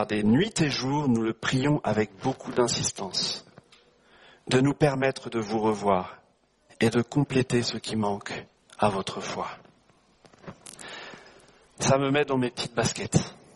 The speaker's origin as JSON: {"language": "French", "country": "France", "said": "moi, en tant que bon français, je suis aussi suisse, mais c'est le côté français"}